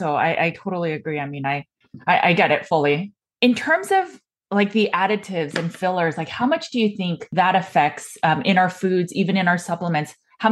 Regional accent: California, United States; never once did I question, especially growing up in California, that my plant-based diet could even be detrimental for me.

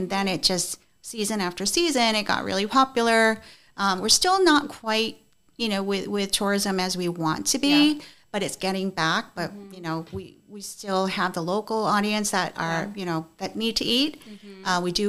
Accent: New York, United States; also born or lived in Korea; now in Hawaii, United States; I was born in Korea, and I came to New York when I was three.

